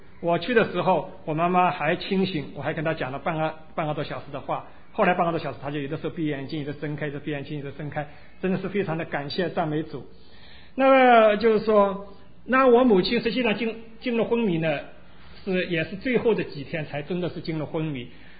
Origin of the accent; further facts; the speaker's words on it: China; 我们中国人从大陆背景来的，家里边还有很多的人没有信主